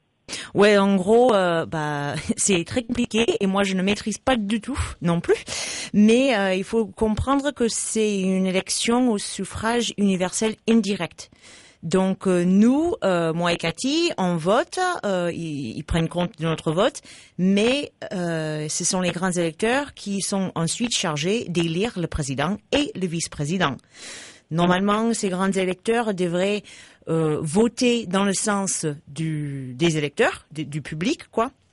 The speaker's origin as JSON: {"language": "French", "region": "Florida", "country": "United States", "lives_now": "France", "said": "De la Floride."}